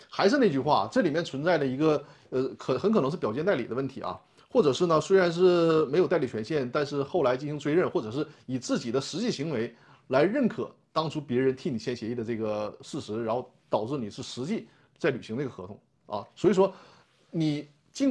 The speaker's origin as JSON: {"language": "Chinese", "region": "Northeast China", "country": "China", "accent": "Northeastern", "said": "用咱们东北话说啊"}